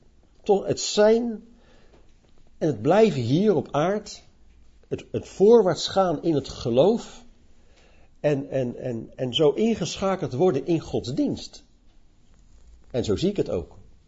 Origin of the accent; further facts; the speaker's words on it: Leiden, South Holland, Netherlands; Ik ben in Leiden opgegroeid in een Maranatha-groep van Theo Dikkes.